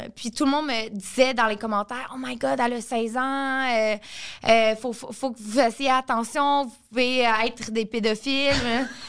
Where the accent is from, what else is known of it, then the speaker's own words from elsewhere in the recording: Repentigny, Quebec, Canada; Je viens de Repentigny.